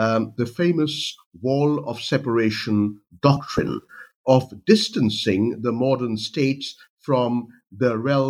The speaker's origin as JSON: {"language": "English", "country": "India", "said": "I'm from India originally"}